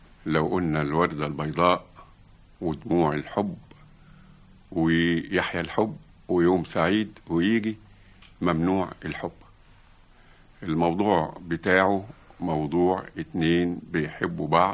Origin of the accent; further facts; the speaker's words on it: Egypt; ده كلمة بنقولها احنا يا مصريين